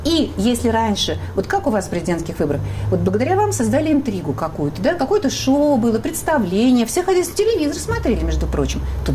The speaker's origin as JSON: {"language": "Russian", "region": "Moscow", "country": "Russia", "said": "я, как рядовой абсолютно москвич"}